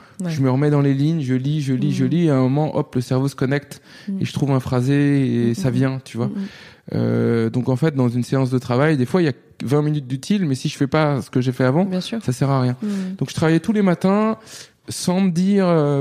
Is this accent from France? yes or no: yes; Nantes, Pays de la Loire, France; moi, quand j'ai grandi à Nantes, on disait gars, ouais.